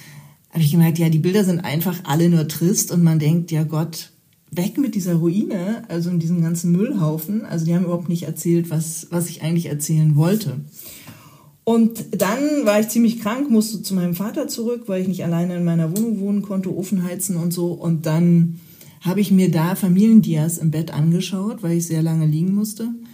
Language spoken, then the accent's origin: German; Berlin, Germany; ich bin aus Ost-Berlin